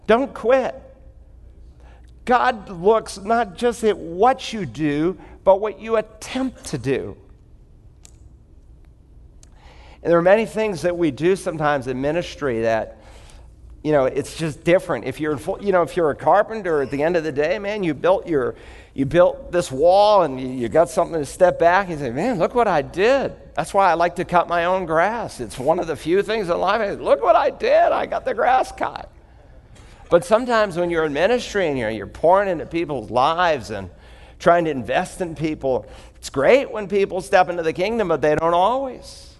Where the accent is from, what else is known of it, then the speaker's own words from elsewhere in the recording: Worcester, Massachusetts, United States; the very first missionary to leave American soil from Worcester, Massachusetts, my hometown